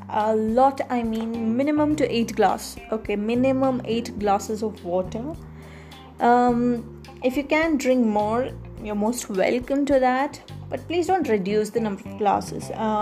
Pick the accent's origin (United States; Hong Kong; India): India; English is a second language; because I'm an Indian. We eat rice items, rice food.